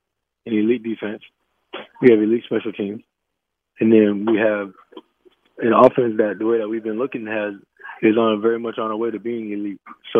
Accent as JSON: {"language": "English", "region": "Florida", "country": "United States", "said": "And, you know, I'm from Florida, so kind of like watching him at Florida State and Miami Central"}